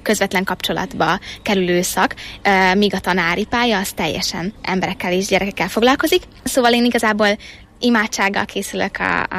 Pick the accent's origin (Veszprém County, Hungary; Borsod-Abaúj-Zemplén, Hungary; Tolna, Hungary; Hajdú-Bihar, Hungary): Hajdú-Bihar, Hungary; Debrecen; most ugye Budapestre megyek tanulni, ugye debreceni vagyok, de mégis Budapestet választottam